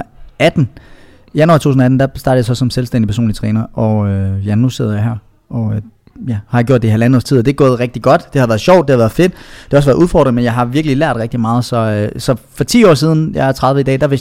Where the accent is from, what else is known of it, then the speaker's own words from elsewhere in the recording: Jutland, Denmark; moved away as an adult; now in Copenhagen, Denmark; jeg kommer fra Jylland, og jeg flyttede til København, da jeg var lige omkring 20.